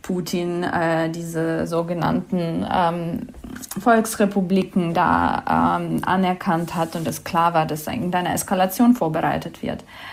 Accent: Kyiv, Ukraine; now in Berlin, Germany; Ich komme aus Kiew, aus der Hauptstadt der Ukraine. Ich wohne seit 13 Jahren in Berlin

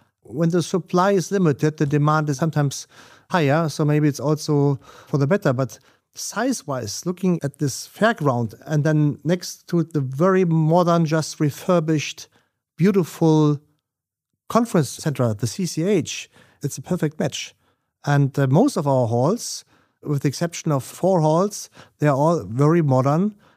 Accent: Rhineland-Palatinate, Germany; you and I, we are not from Hamburg. I come from the Mosel, I'm a Rhenanian, I have a celebrate carnival

